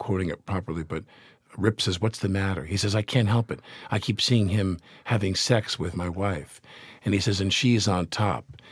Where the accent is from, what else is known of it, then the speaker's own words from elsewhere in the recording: Syosset, New York, United States; from Syosset.